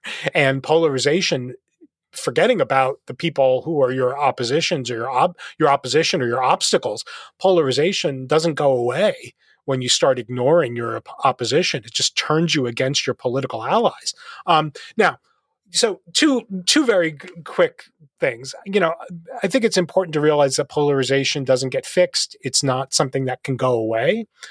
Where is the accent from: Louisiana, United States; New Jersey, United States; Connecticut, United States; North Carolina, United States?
New Jersey, United States; accent: New Jersey; moved away as an adult; now in Nashville, United States; although I live in Nashville, I'm not originally from Nashville. I'm not originally from the South. You know, that's New Jersey you're hearing in my voice. So when I moved to Nashville in 2001